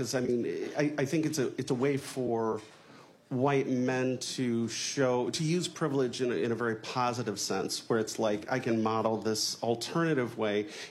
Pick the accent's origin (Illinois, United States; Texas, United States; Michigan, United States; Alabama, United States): Illinois, United States; Aurora; I forgot to say … I'm from Aurora, Illinois.